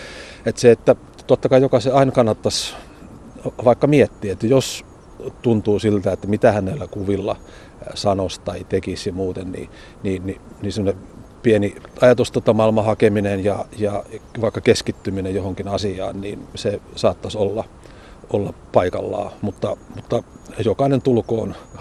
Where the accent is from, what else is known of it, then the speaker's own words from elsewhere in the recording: Joensuu, North Karelia, Finland; also born or lived in Oulu; mä oon syntynyt Oulussa ja asunut siellä ison metsän vieressä ja lapsena käynyt kouluun Joensuussa